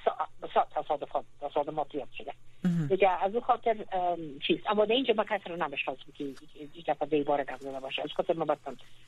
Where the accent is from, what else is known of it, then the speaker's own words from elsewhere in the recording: Afghanistan; زیر هر نام، هر قومیت، هر مذهب، هر چیزی که باشه ما افغان هستیم.